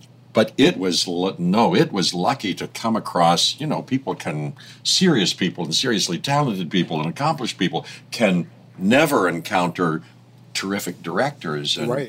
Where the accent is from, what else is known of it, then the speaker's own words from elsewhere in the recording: Pittsburgh, Pennsylvania, United States; I was from Pittsburgh, and I didn't know anybody, but I went